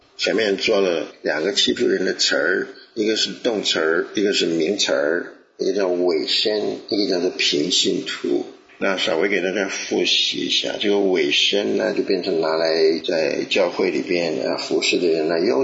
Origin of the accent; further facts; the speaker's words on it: China; 我们中国人已经做普通老百姓做了3000年的信的主